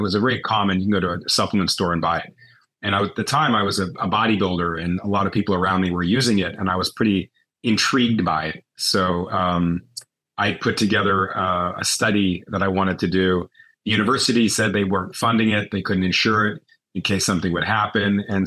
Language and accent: English; Canada; I'm from Canada originally and was a hockey player.